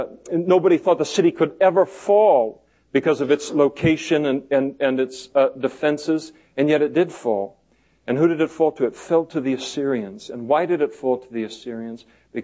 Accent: Scotland, United Kingdom; I am Scottish, by the way.

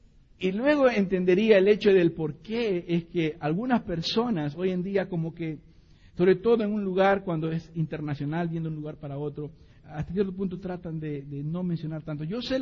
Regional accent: Peru; estoy casado con una linda muchacha mexicana, así que soy medio peruano y medio mexicano

